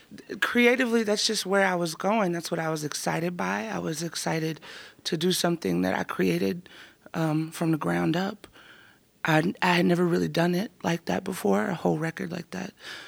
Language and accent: English; the South, United States; grew up in an interracial family. Mom's white, dad's black. And growing up in the South in the late 80s